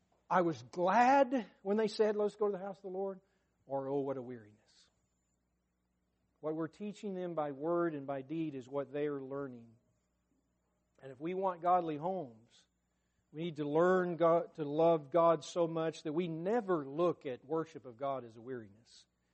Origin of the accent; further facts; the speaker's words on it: Arkansas, United States; I remember growing up in Arkansas, A.W. Goff, I listened to A.W. Goff preach all my young life.